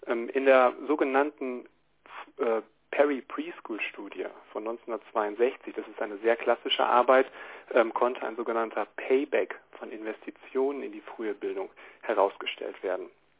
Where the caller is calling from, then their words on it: Bochum, North Rhine-Westphalia, Germany; Ich bin aus Bochum zugeschaltet.